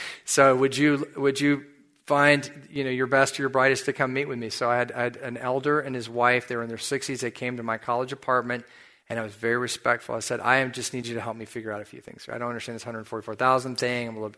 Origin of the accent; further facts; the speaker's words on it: United States; which was hard for me as an American teenager because it went against everything I was comfortable with.